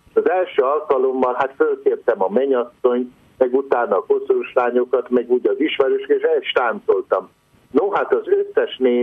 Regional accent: Hungary; first language hr; Hungarian is a second language; Tehát ugye azt nem mondhatom magamról, hogy én magyar anyanyelvű vagyok, amikor apám, öreganyáim, mindenki horvát nyelvű. Tehát én horvát anyanyelvű vagyok, viszont a magyar ország az az én hazám.

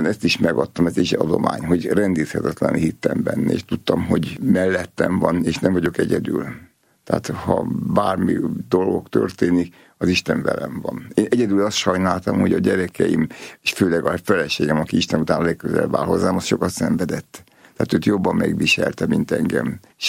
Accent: Nyíregyháza, Szabolcs-Szatmár-Bereg, Hungary; Nekem a vidék ez nem volt idegen, mert ugye mi vidéken nőttünk föl

